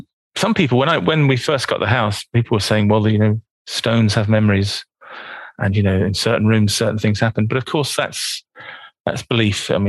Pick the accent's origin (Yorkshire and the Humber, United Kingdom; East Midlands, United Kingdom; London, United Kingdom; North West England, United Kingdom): London, United Kingdom; accent: London; now in Donegal, Ireland; Originally, I'm from London, as you can tell from my accent. I'm based in Donegal now, but I haven't picked up any Donegal accent. I use a few words and phrases which might come in, but it's a London.